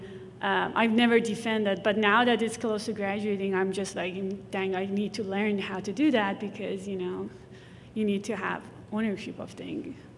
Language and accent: English; Iran; because I grew up in Iran, and you know this is meaningful to me